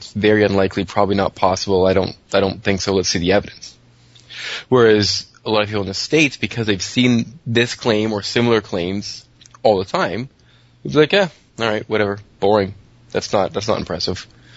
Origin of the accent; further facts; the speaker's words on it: Canada; And being a Canadian, working in a Canadian company